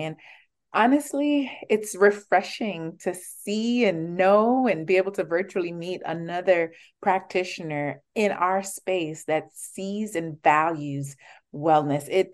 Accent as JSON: {"language": "English", "country": "Jamaica", "said": "I think I came from a very conservative background. I am from Jamaica, but more so than the country, it was my religious belief."}